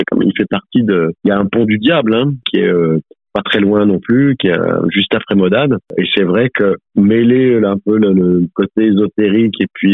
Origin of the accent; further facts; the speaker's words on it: Auvergne-Rhône-Alpes, France; le diable, chez nous, en Haute-Maurienne